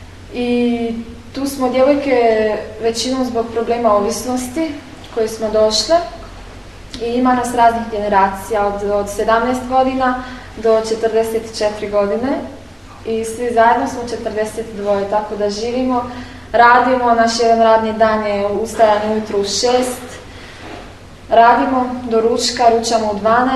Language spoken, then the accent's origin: Bosnian; Sarajevo, Federation of Bosnia and Herzegovina, Bosnia & Herzegovina; Ja sam iz Sarajeva gdje sam prošla 5 godina rata, od 92. do 96. tako da. I kada sam imala 9 godina, 8 godina, rat je počeo.